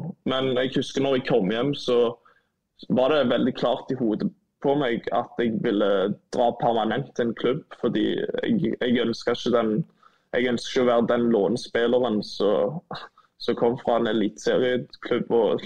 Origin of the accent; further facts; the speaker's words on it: Stavanger, Rogaland, Norway; Jeg er fra Stavanger, det blir ikke mer random enn det her da. Og jeg flyttet jo flere ganger, 6-7-8 ganger tror jeg, litt frem og tilbake, jeg bodde på alle campinghusene som var.